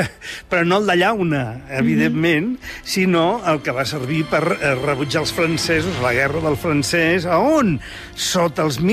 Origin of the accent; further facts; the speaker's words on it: Santpedor, Catalonia, Spain; Clar, quin és? Som de Santpedor.